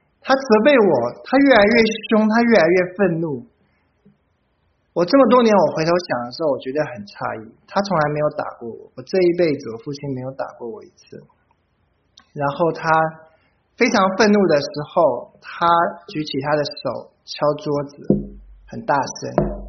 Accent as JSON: {"language": "Chinese", "country": "Taiwan", "said": "我是一个外国人，台湾来的。"}